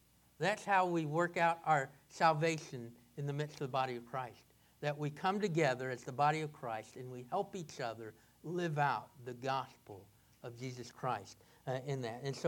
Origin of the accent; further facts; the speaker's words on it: United States; I said, well, I'm not sure as an American soldier I can become a Spanish legionnaire